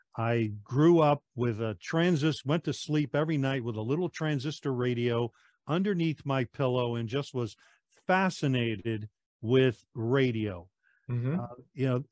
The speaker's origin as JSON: {"language": "English", "region": "New York", "country": "United States", "tie": "born or raised there", "said": "When I was a kid, I was a shy little pimply kid growing up on Long Island, New York."}